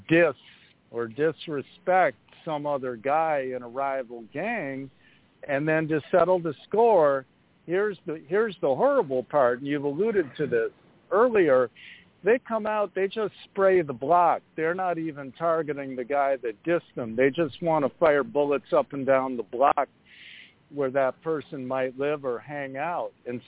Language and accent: English; Chicago, Illinois, United States; along with a sweeping series of policy reforms in my hometown of Chicago, there's some cause for hope